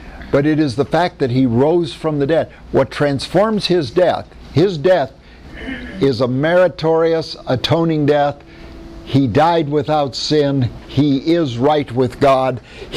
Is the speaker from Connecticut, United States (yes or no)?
no; Iowa, United States; I was raised in Iowa. We did not have Krispies.